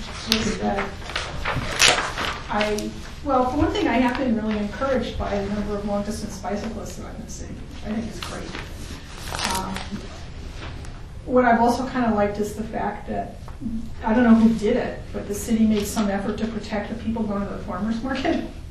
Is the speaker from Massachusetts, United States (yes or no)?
no; New York, United States; I mean, it's like, I come from New York, you know, where people are kind of nasty sometimes.